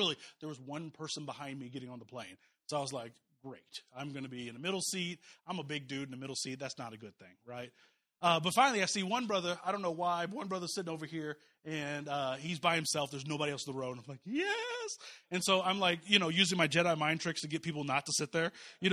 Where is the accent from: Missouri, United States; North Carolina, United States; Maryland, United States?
Missouri, United States; Kansas City; And so I said, hey, you can stay in Kansas City. It's my hometown.